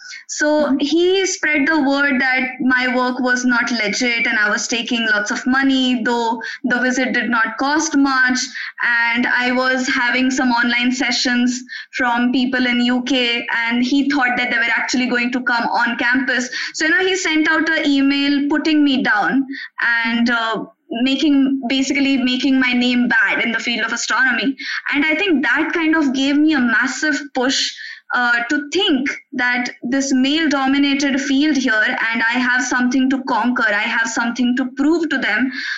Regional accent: India; English is a second language; And also I'm from India

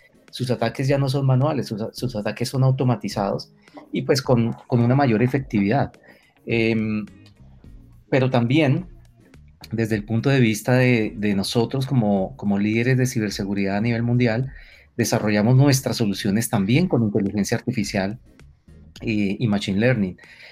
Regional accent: Colombia; nosotros como colombianos lo vivimos hace muchos años

